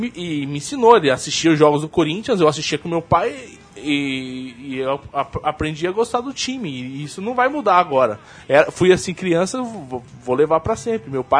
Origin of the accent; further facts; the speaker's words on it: Goiânia, Goiás, Brazil; Quando eu era pequeno em Goiânia, não passava campeonato goiano na TV aberta